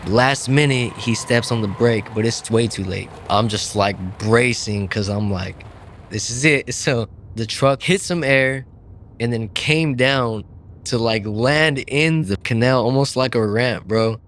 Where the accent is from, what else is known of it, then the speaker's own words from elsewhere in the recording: Madera, California, United States; I am 27 years old. And I'm from Madera, California. When I moved to Madera, it was on this ranch, and it was my great-grandmother's ranch. It's away from the city.